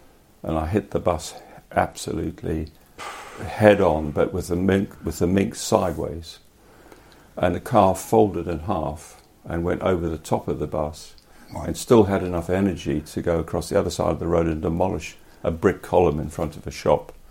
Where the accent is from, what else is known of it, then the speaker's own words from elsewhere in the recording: South Africa; I grew up in South Africa, and you had to be 18 then to get a car licence.